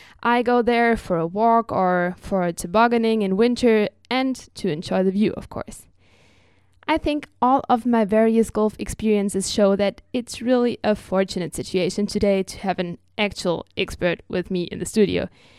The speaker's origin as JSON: {"language": "English", "country": "Germany", "tie": "born or raised there", "second_language": "English", "said": "with sports club at schools back home in Germany. Moreover, we have a really pretty golf course in my hometown."}